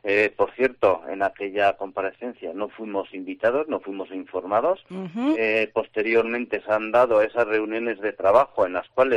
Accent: Campezo, Basque Country, Spain; Yo soy de Campezu

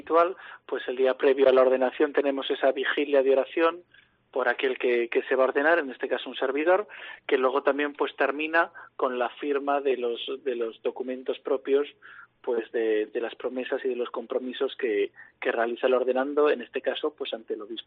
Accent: Castro Urdiales, Cantabria, Spain; Sí, yo soy natural de Castro Urdiales. Allí pasé mi infancia, allí sigue viviendo mi familia. Y allí estudié hasta tercero de la ESO.

